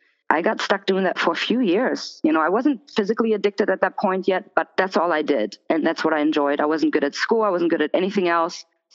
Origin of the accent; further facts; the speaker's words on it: Germany; I was born and raised in Germany, actually, and my father opened up pretty much a drug rehab, but it was a Christian ministry, and it was for heroin addicts.